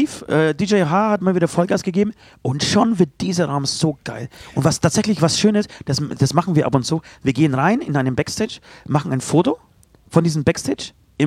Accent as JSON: {"language": "German", "town": "Trockau", "region": "Bavaria", "country": "Germany", "tie": "born or raised there", "said": "Ich bin ja in Trockau aufgewachsen. Das war ja meine Futterkrippe."}